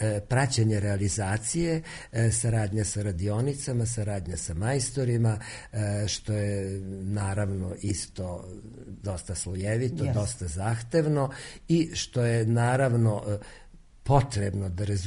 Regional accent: Zrenjanin, Vojvodina, Serbia; also born or lived in Kikinda / Novi Sad; now in Belgrade, Serbia; Ja sam rođen u Kikindi, otac mi je Zrenjaninac i ja sam zapravo i osnovnu školu i gimnaziju i muzičku školu završio u Zrenjaninu, a iza toga sam živeo u Novom Sadu i studije sam naravno proveo u Beogradu

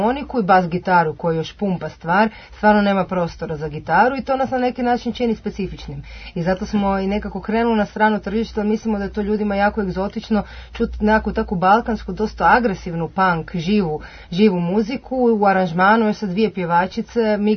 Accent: Croatia; tu sam se kao Hrvatica fantastično uklopila. Sva sreća pijamo na engleskom pa se ne čuje da srpski ne znam ni beknut

